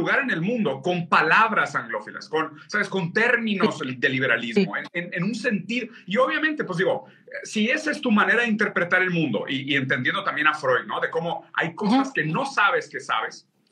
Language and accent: Spanish; Rio Grande do Sul, Brazil; yo soy gaucho, yo nací por cerca de Porto Alegre, yo tomo mate.